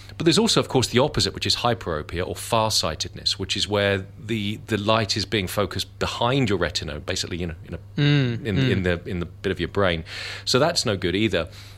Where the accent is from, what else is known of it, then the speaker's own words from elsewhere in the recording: Hong Kong; I grew up in Hong Kong and spent most of my life there